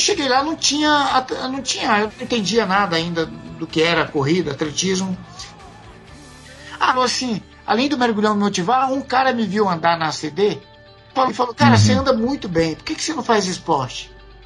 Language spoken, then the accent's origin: Portuguese; Bahia, Brazil; eu nasci no meio do Ribeirão, sou baiano, não saía da água